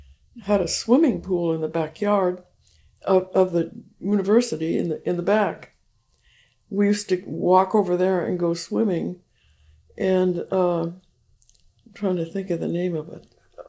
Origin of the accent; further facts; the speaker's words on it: Chico, California, United States; born there; Well, I was born in Chico, California, May 2nd, 1931, in my mother's home with her parents, where she grew up